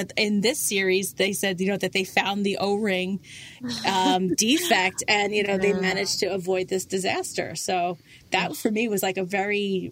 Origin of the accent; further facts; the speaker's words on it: New York, United States; And I'm from New York, so you know that kind of sticks out as a big cultural moment for me.